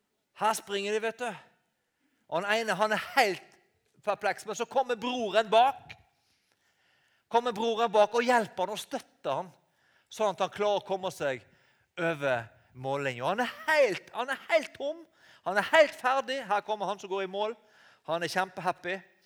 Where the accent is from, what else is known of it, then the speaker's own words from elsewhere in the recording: Western Norway, Norway; Og jeg kjenner meg veldig godt igjen som vestlending. Og ute på disse øyene i vest i havet der vi har måttet klare oss selv.